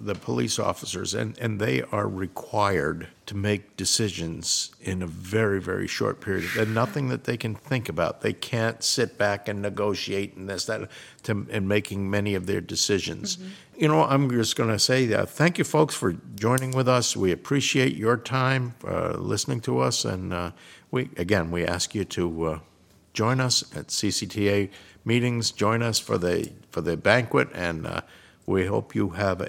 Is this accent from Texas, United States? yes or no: no; Great Neck, New York, United States; Growing up on Long Island and Great Neck, and I remember Nassau County, 612